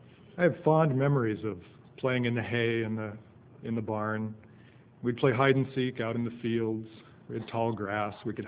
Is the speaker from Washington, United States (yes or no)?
yes; Seattle, Washington, United States; My mom and dad met at Boeing during the Second World War, and I was born in Seattle in 1949. And I actually grew up about 6 miles from here, just down on Richards Road.